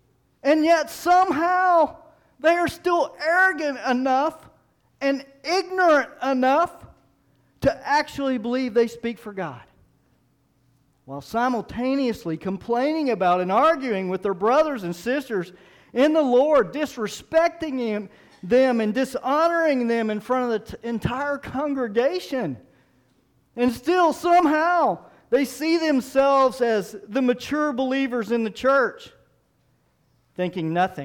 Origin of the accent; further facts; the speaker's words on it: Texas, United States; Nobody's going to tell me what to do. I'm a Texan. We do what we want to do.